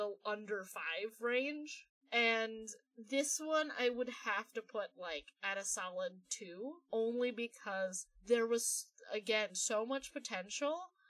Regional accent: New York, United States; all right, so I'm from New York.

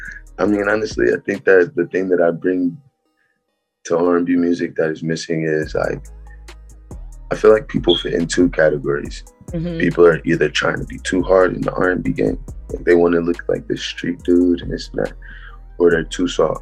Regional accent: St. Louis, Missouri, United States; I'm from St. Louis, Missouri.

